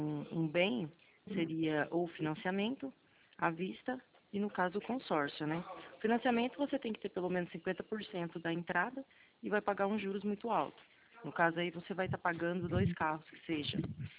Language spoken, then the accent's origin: Portuguese; Presidente Prudente, São Paulo, Brazil; eu sou de Presidente Prudente